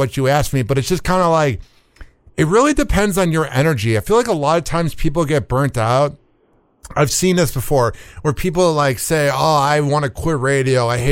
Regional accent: Chicago, Illinois, United States; I've been in Florida for the last 9 years. I'm originally from Chicago, for people that are hearing this for the first time.

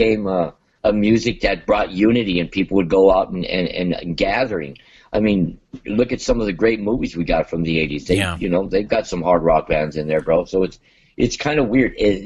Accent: Montebello, California, United States; I remember I grew up in Montebello, so we would go to a store called Wild Rags

